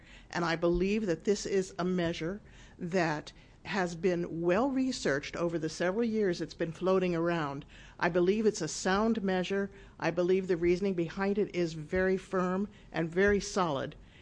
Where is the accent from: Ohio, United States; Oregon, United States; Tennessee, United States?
Oregon, United States; Salem; from Salem. Paul Evans is my representative.